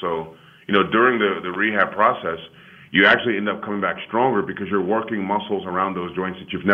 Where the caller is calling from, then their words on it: Portland, Oregon, United States; I'm calling you from Portland, Oregon at Nike headquarters